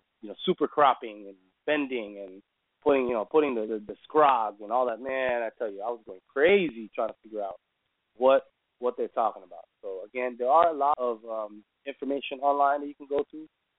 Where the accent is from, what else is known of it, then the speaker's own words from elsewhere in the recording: West Coast, United States; I'm from the West Coast, and Breezy is from the East Coast.